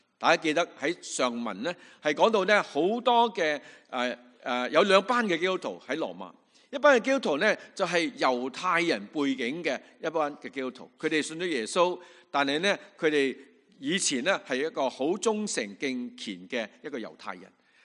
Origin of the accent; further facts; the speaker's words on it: China; 有些我们在香港来的，我甚至在大陆来的